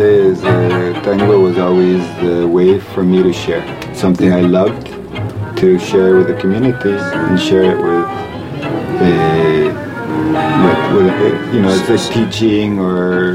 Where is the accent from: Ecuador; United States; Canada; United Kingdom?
Ecuador; I'm from Ecuador.